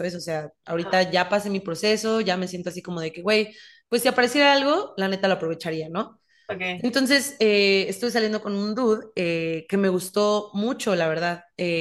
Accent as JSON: {"language": "Spanish", "country": "Mexico", "moved": "yes", "said": "yo cuando me fui de México traje el corazón roto"}